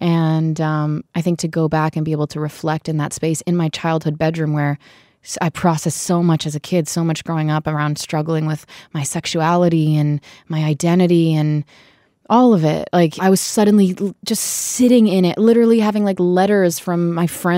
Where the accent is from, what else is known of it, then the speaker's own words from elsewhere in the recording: New Jersey, United States; I also wrote most of this album in my hometown in New Jersey.